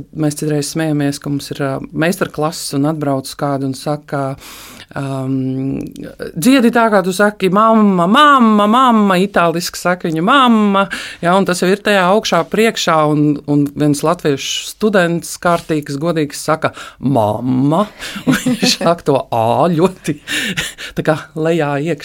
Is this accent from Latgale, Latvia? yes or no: no; Kurzeme, Latvia; Mēs paši kurzemnieki